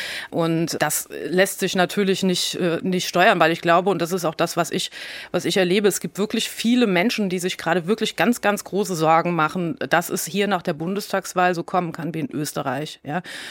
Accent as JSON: {"language": "German", "region": "Rhineland-Palatinate", "country": "Germany", "said": "Und ich komme ja nun hier aus Rheinland-Pfalz"}